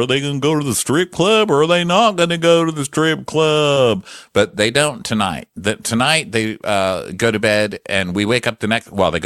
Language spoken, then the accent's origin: English; Texas, United States; Well, I'm from Texas, so most of our shopping things have that, you know, kind of Cowboy Christmas element to it.